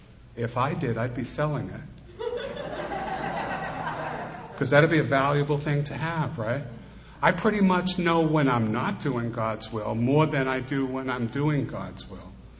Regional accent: Lynn, Massachusetts, United States; born there; But I was born in Lynn, and in Lynn, Massachusetts

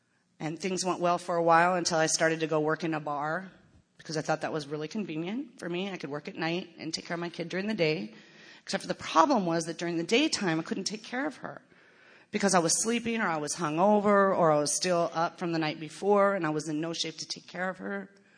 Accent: Portland, Oregon, United States; I'm from Portland, Oregon. And doesn't snow a lot there

